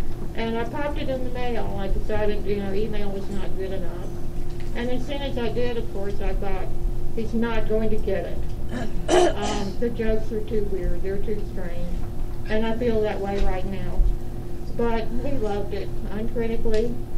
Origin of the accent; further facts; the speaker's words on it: Charleston, South Carolina, United States; and I come here from Charleston, South Carolina, which is a land where women, and particularly white women, are not trained or encouraged in being stoical.